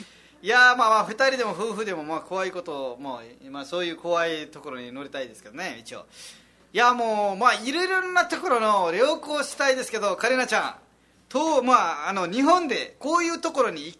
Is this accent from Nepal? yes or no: yes; Nepal; Japanese is a second language; 私もネパール人